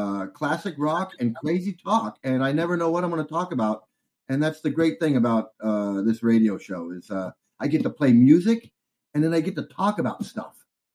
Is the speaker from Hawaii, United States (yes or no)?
no; California, United States; now in Thailand; growing up in California and, I would say most of the world, people go to the beach and they lay out on the sun